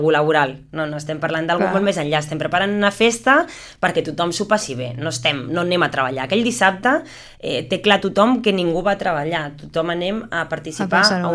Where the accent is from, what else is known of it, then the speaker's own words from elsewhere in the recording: Tarragona, Catalonia, Spain; Jo soc molt tarragonina